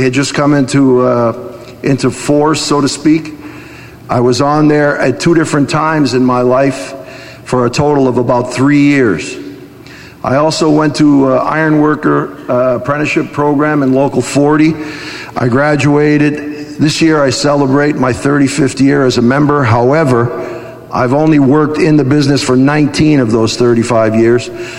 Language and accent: English; New York, United States; I was born in 1958 in New York. I went to school there, elementary school and high school.